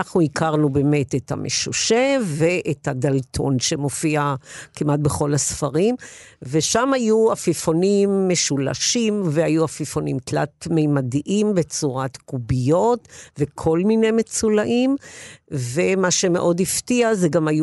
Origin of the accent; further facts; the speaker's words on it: Holon, Tel Aviv District, Israel; אני גדלתי בחולון, כך שבת ים והים היו מאוד קרובים.